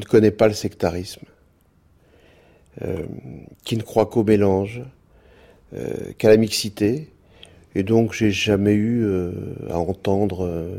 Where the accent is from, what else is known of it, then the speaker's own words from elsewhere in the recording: Versailles, Île-de-France, France; J'ai grandi à Versailles. Alors inutile de vous dire que à Versailles, un garçon, un être humain de sexe masculin, juif pied noir dans les années 60, 70